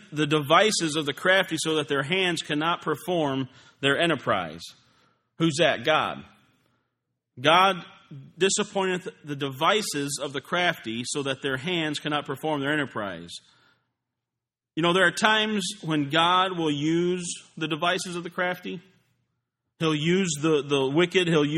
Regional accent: United States; born there; I'm glad I was born in America. I'm glad I'm American.

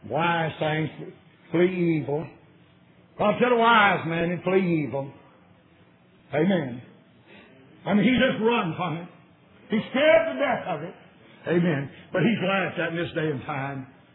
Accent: Cottage Grove, United States; I was raised in Cottage Grove, the roughest in the town that there was

